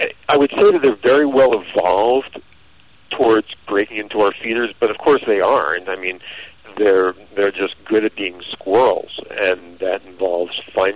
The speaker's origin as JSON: {"language": "English", "town": "New York City", "region": "New York", "country": "United States", "moved": "as an adult", "said": "began when I moved to Washington back in the late 1980s, and I was living in an apartment by myself. I'm originally from New York City."}